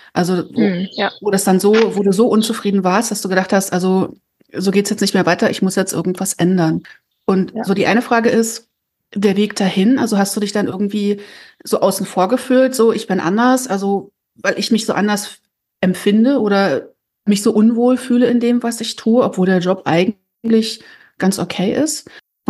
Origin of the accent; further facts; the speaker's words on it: Germany